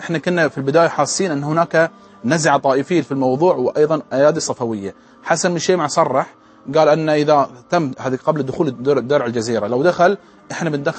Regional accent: Bahrain

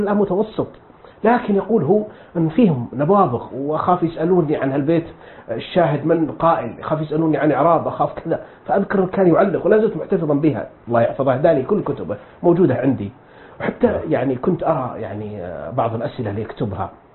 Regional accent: Huraymila, Riyadh Province, Saudi Arabia; ثم فتح المعهد العلمي في مدينة حريملاء وهي يعني مدينتنا ومسقط رأسي، فانتقل الوالد باعتبار أن المعهد في مدينته، انتقل بنا إلى حريملاء

